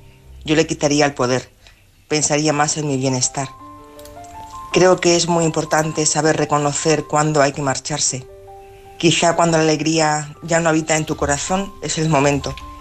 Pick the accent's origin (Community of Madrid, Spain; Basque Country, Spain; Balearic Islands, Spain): Community of Madrid, Spain; Madrid; de Madrid.